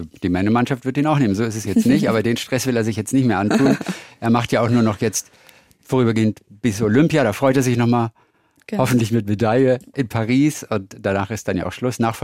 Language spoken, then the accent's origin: German; Northern Germany, Germany; Ich komme ja aus Norddeutschland sonst.